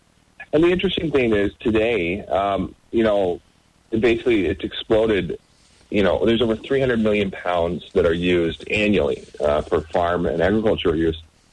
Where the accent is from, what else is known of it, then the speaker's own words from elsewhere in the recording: Iowa, United States; You know, listen, I'm from Iowa, so this is the most widely used chemical in our state.